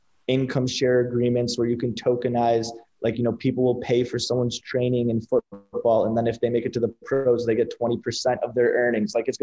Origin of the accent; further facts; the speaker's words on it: United States; And like, I'm an American, so I love that the dollar is the reserve currency.